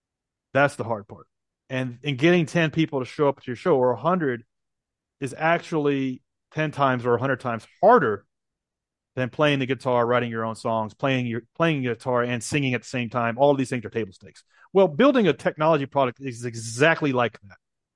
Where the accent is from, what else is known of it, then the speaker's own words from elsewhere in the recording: Nashville, Tennessee, United States; And I'm from Nashville, Tennessee.